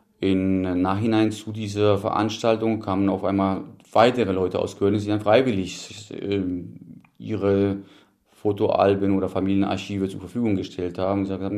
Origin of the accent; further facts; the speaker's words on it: Friedersdorf, Silesian Voivodeship, Poland; moved away; Haben allerdings 1974 in Friedersdorf, Bitschowice, ein Haus erworben. Und eigentlich ist Friedersdorf mein Heimatdorf.